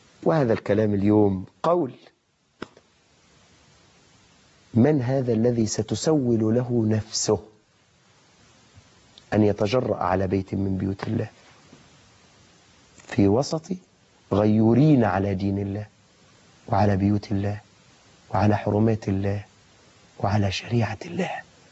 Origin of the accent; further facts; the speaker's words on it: Suez, Suez Governorate, Egypt; لأن أنا من السويس